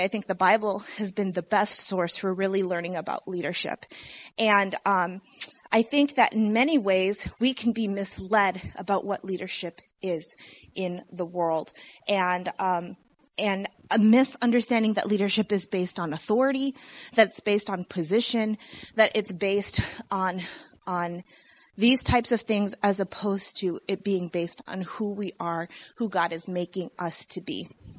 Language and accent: English; Michigan, United States; also born or lived in Illinois; I was born in Illinois and raised in Michigan in Seventh-day Adventist communities and then went to a public university.